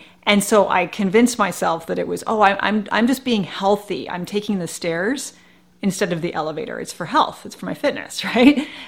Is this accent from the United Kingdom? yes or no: no; Canada; If I get injured in the States, I'm from Canada, like it's gonna suck.